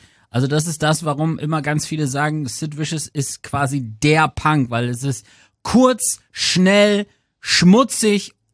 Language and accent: German; Lower Saxony, Germany; kleiner, naiver Trottel von Dorf, als Ostfriese